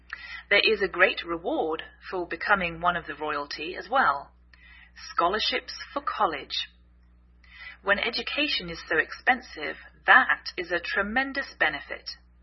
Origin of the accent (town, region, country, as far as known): England, United Kingdom; now in United States